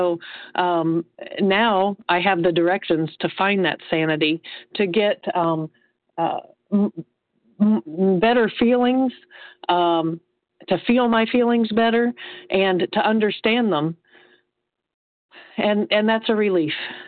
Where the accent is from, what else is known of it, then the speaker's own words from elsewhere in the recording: Indiana, United States; I'm from Indiana.